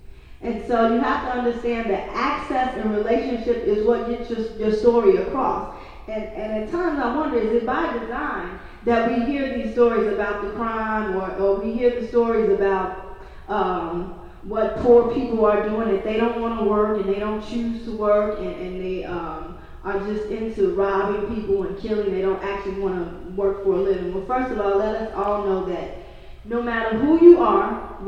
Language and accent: English; Bronzeville, Illinois, United States; I reside in Englewood. I'm a homeowner in Englewood. I grew up in Bronzeville, yet but a few blocks away from Robert Taylor Homes.